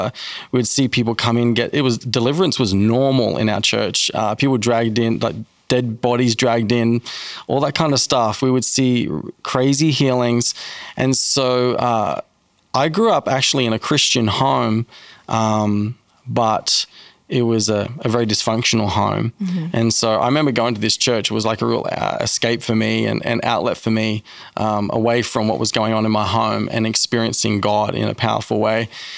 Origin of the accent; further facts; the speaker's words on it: Australia; accent: Australian; now in United States; Grew up in Australia. And we came to the US in 2009 and I fell in love with America.